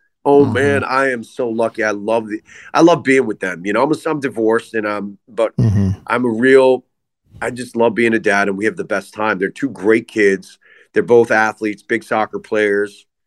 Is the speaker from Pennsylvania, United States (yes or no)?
yes; Philadelphia, Pennsylvania, United States; We grew up together in Pennsylvania and Philly and outside Philly.